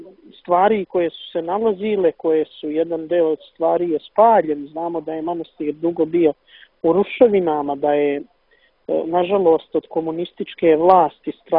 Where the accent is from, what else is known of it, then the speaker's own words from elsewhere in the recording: Montenegro; Pjevanjem uz gusle se bavim od svoje 10. godine, to je kod nas u Crnoj Gori tradicija.